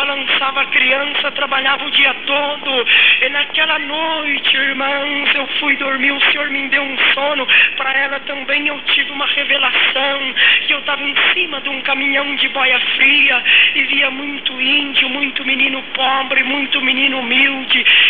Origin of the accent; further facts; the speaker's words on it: São Paulo, Brazil; irmão, eu vim do interior de São Paulo e Deus me mandou para uma cidade aqui chamada Itanagra